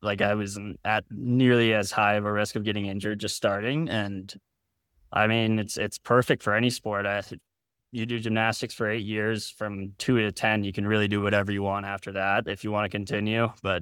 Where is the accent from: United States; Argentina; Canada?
Canada; My older brother was in it. And as a Canadian kid, you're kind of automatically pushed into it.